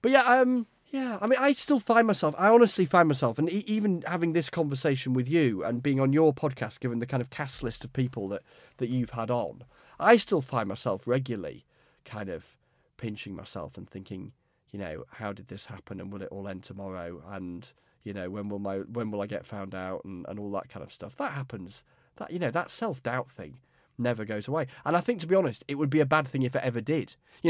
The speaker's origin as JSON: {"language": "English", "region": "Yorkshire and the Humber", "country": "United Kingdom", "lives_now": "London, United Kingdom", "said": "I'm sort of seen as a sort of professional Yorkshireman."}